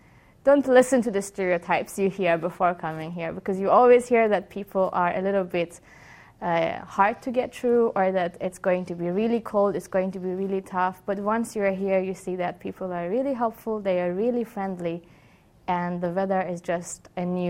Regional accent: Iran; I'm from Iran

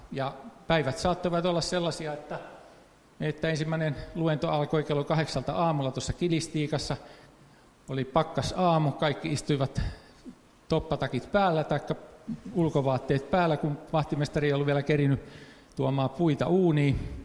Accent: Tampere, Pirkanmaa, Finland; Mä kun olen Tampereelta kotosikin

